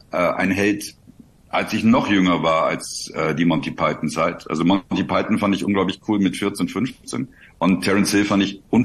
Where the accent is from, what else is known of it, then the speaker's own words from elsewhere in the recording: Düsseldorf, North Rhine-Westphalia, Germany; Ja, du, ich komme ja aus Düsseldorf ursprünglich